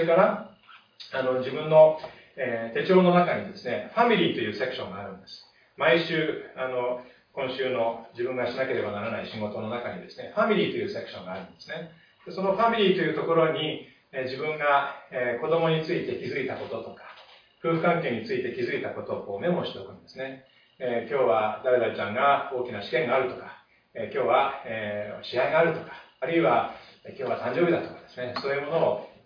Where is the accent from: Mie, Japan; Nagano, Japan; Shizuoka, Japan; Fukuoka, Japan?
Nagano, Japan; also born or lived in Tohoku; 私は東北で小学校に上がるまでいて、そして長野県が一番長いんですけれども、どちらも雪国で、